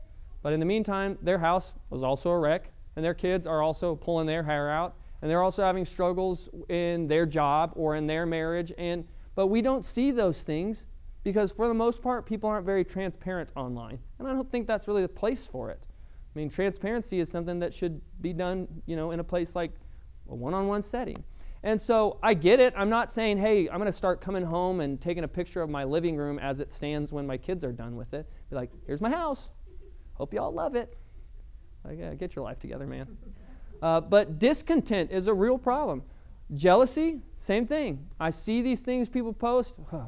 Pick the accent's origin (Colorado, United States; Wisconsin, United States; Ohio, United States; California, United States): Colorado, United States; I grew up in Colorado, and so I can still remember when Columbine happened